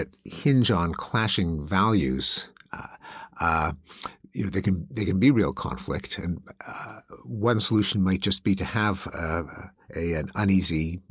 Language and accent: English; Canada; I grew up in Canada, which imported the British system.